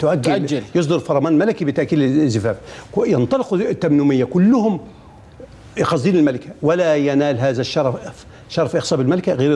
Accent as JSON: {"language": "Arabic", "country": "Egypt", "said": "معلم كندوز ده معلم جزار عندنا في مصر، شنباته وحاجة طول بعرض."}